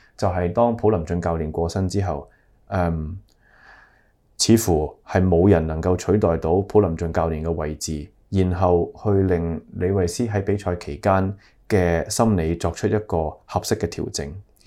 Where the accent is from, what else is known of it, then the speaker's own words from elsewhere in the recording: Hong Kong; 咁係咪即係話俾我哋香港人聽